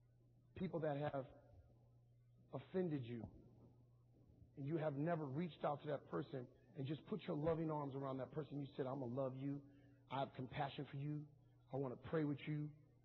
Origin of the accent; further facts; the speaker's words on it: New York, United States; I come from New York. I came to the city to build an army, and I'm going to build it.